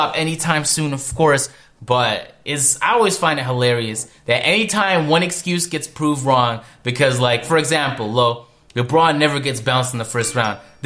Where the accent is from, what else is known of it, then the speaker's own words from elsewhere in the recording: Canada; I'm from Canada.